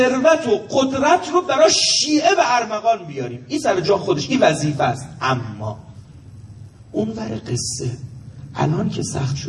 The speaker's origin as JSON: {"language": "Persian", "town": "Ahvaz", "region": "Khuzestan", "country": "Iran", "tie": "born or raised there", "said": "من بچه اهوازم"}